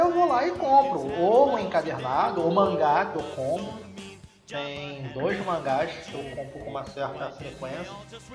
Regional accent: Rio de Janeiro, Brazil; infelizmente eu sou carioca

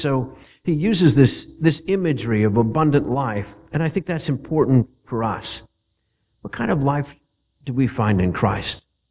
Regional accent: Pennsylvania, United States; I grew up in Pennsylvania. Pennsylvania is a great state for trains

